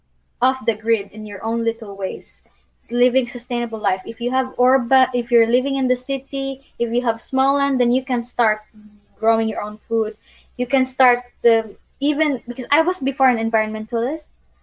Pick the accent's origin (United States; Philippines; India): Philippines; English is a second language; now in Bosnia and Herzegovina; it's hard because I'm from Philippines.